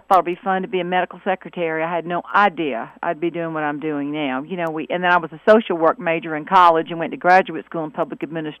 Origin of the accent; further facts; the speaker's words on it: South Carolina, United States; I grew up in the Low Country and then I also know how to speak Gullah. I was raised